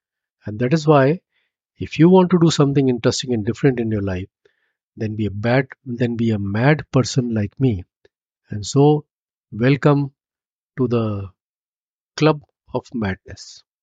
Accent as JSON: {"language": "English", "town": "Lucknow", "region": "Uttar Pradesh", "country": "India", "tie": "born or raised there", "said": "I was born and raised in Lucknow. So the rickshaws were the main piece of transport thing."}